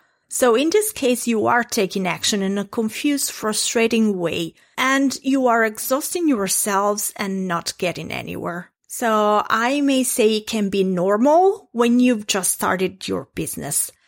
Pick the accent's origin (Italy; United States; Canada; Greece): Italy; English is a second language; as I mentioned, I'm an impact coach and I'm from Italy.